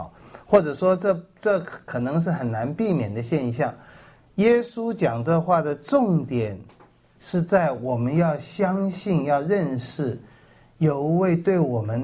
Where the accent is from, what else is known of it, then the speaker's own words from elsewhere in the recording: China; 我们中国人也喜欢讲三个不哈